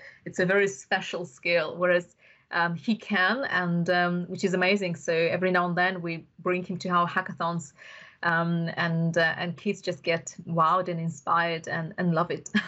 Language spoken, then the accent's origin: English; Bukhara, Bukhara Region, Uzbekistan; first language Russian; English is a second language; So my native language was Russian. And so I spent a lot of time since I was about 9 learning English independently and with really good teachers. And we were just very lucky. We were a specialist English school in Bukhara, which is like a village, a tiny, tiny town.